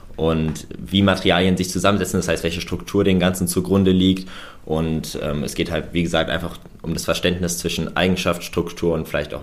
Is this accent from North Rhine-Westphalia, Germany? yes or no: no; Rhineland-Palatinate, Germany; now in Darmstadt, Germany; also ich komme eigentlich aus der Pfalz und da ist es von der Distanz her ist es schon so ein gutes Stück, dass man halt quasi hinziehen sollte